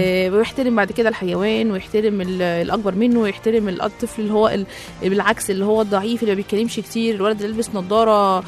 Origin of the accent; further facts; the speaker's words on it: Egypt; moved away; فكنت مستغربه ان في مصر ما عندناش كده. احنا عندنا في مصر هم ستاندر يعني